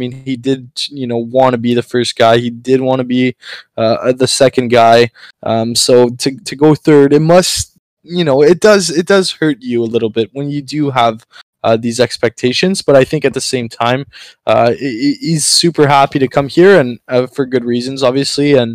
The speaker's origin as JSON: {"language": "English", "country": "Canada", "said": "as a French Canadian, I'm not offended"}